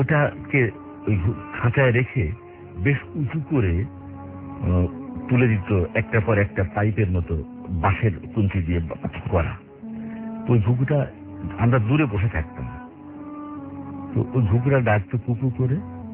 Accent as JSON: {"language": "Bangla", "town": "Khulna", "region": "Khulna Division", "country": "Bangladesh", "said": "আমার বাড়ি খুলনায়।"}